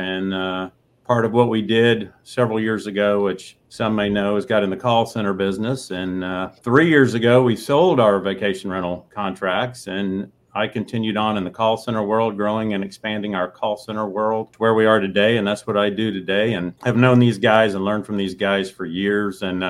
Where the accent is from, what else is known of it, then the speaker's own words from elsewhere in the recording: Tennessee, United States; now in Florida, United States; That's well, I am not a native Floridian, so I'm from Tennessee originally